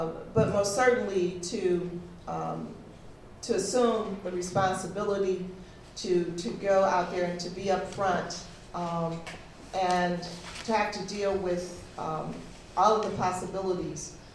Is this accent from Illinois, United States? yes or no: no; Detroit, Michigan, United States; Now, mind you, I was from Detroit in 1967, just a year before.